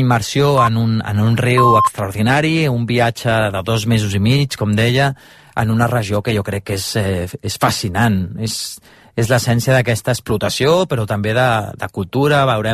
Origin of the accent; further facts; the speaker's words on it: Barcelona, Catalonia, Spain; jo vinc de Barcelona